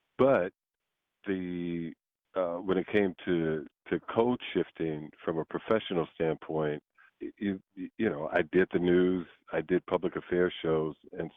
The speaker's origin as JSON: {"language": "English", "town": "Chicago", "region": "Illinois", "country": "United States", "tie": "born or raised there", "said": "Now, I was raised in the South Side of Chicago, and being African-American raised in the South Side of Chicago, the prospect of working at a country western radio station culturally"}